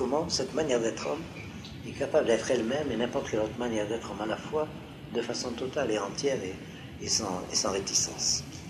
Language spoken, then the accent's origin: French; France; lorsque nous vivions en France, et si on nous demandait, mais vous êtes quoi? On avait tendance de répondre, nous sommes français. Et puis on nous demandait, vous êtes français? On est juifs.